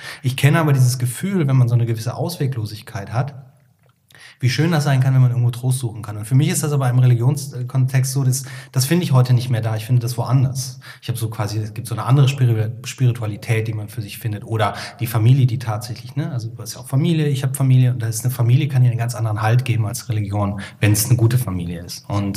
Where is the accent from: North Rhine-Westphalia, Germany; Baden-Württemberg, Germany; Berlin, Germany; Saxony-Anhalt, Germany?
North Rhine-Westphalia, Germany; Cologne; ich persönlich bin nicht katholisch aufgewachsen, aber ich komme ja aus dem Heiligen Kölle